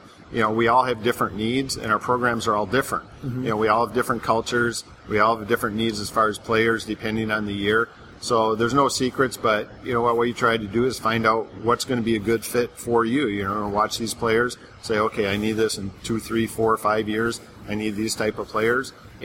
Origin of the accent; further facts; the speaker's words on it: Wisconsin, United States; I'm fortunate enough to come full circle from growing up in Wisconsin, being fortunate enough to play there, now coming back to coach there.